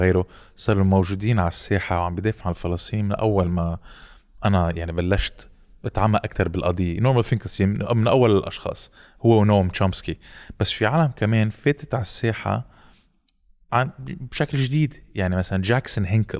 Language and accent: Arabic; Lebanon; انا كلبناني ما بحياتي حاتقبل واحد عم بيعمل هيك بوست